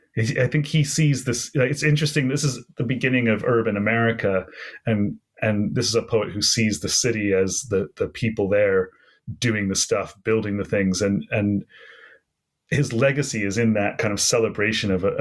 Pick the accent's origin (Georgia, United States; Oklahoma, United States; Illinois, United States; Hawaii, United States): Illinois, United States; Chicago; born there; You know, I am an American, Chicago born, Chicago, that somber city.